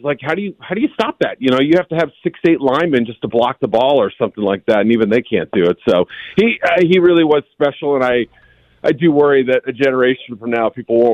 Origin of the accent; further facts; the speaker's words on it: New England, United States; You know, I grew up in New England, so I would watch him twice a year, you know, destroy the Patriots.